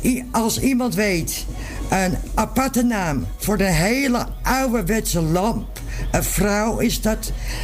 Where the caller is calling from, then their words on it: Amsterdam, North Holland, Netherlands; uit Amsterdam de Pijp.